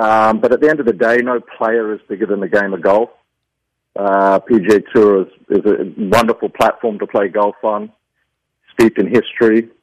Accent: Australia; moved away as an adult; now in United States; as a kid growing up in Australia

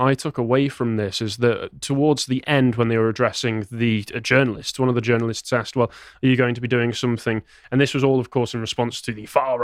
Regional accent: United Kingdom; How is that supposed to make me feel safe as a British citizen?

